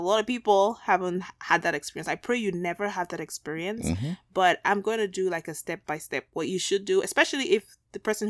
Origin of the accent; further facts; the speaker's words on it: Nigeria; now in United States; that was definitely the first place I came to from Nigeria.